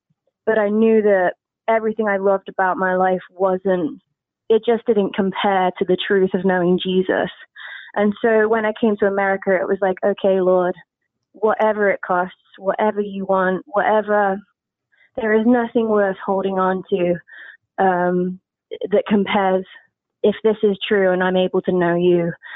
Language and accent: English; Coventry, West Midlands, United Kingdom; Basically, I grew up in England, a place called Coventry. I kind of knew about Jesus. I grew up in a Church of England church, so it's kind of traditional.